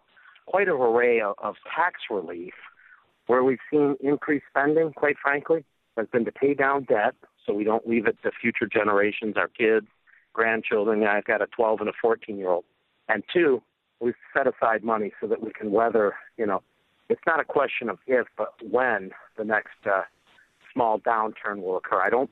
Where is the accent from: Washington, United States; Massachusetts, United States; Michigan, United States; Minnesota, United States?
Michigan, United States; Traverse City; Well, from my days, I grew up in Traverse City, and seen a great influx of people